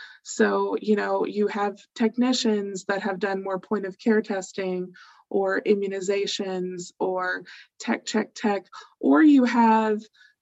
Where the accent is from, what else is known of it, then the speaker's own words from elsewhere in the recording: Arkansas, United States; You know, Doug, you started off this call with a woo pig suey because I'm from Arkansas.